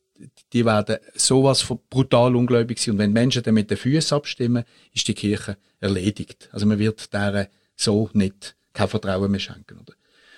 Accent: Switzerland; und das als Schweizer

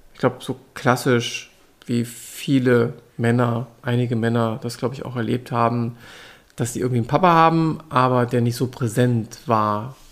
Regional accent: Wolfsburg, Lower Saxony, Germany; Ich bin aufgewachsen im Großraum Wolfsburg. Das heißt, ich kam an diesem ganzen Thema Auto nicht vorbei. Ich bin aufgewachsen als Einzelkind.

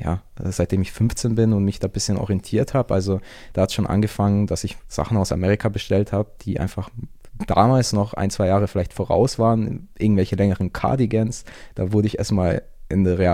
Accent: Augsburg, Bavaria, Germany; now in Antwerp, Belgium; ich komme ursprünglich aus Augsburg, wohne aber aktuell in Antwerpen, also in Belgien, sehr eine Designerstadt

